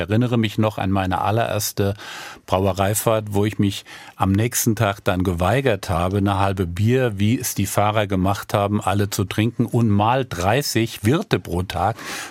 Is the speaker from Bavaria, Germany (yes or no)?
yes; Aschaffenburg, Bavaria, Germany; Und ja, das bayerische Abitur war damals wirklich hart und gut. Die bei uns in Aschaffenburg ein bisschen schwächelten, sind mit dem Bummelzug morgens nach Babenhausen